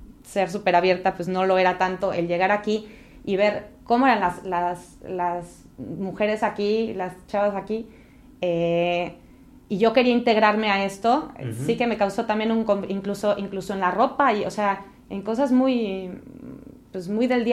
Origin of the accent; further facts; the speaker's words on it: Mexico; de ser mexicana, que antes lo decía como, chin, vengo de México, ¿no?